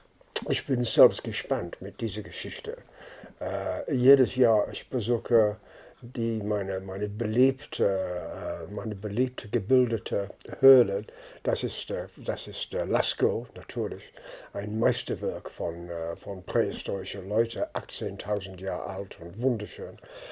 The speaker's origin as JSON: {"language": "German", "region": "Scotland", "country": "United Kingdom", "second_language": "German", "said": "ich bin Schotte, Britische, Europäische."}